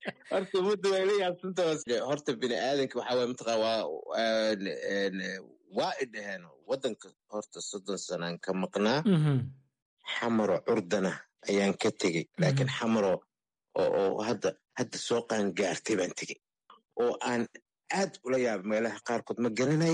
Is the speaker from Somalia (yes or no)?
yes; Mogadishu, Banaadir, Somalia; born or raised there